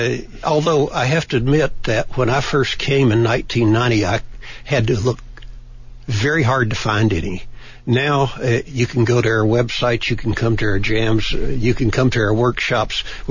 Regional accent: Tennessee, United States; moved away as an adult; now in Tucson, United States; Me? East Tennessee.

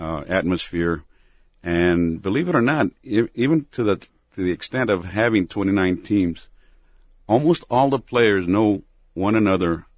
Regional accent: Tucson, Arizona, United States; also born or lived in Nogales; I'm from Tucson.

